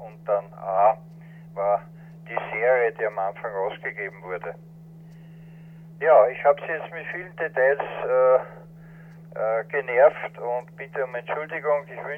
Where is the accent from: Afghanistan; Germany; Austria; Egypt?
Austria; Das besteht bei uns in Österreich aus der Kennung OE wie Österreich